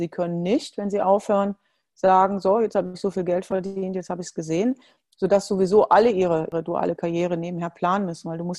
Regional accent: Germany; die Bundestrainerin in Deutschland, bin zurück in meine Heimat, bin dort angekommen, wo ich lange für gespielt habe

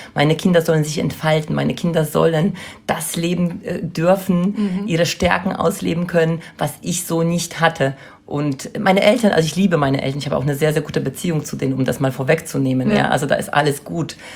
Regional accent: Poland; now in Germany; Ich komme, wie gesagt, aus Polen und bin sehr autoritär aufgewachsen.

